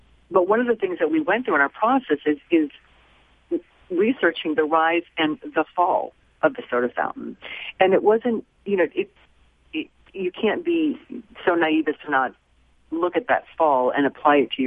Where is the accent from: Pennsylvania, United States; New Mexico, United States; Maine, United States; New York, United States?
Maine, United States; the tomatoes that he was selling came from about 10 miles of where we grew up in Maine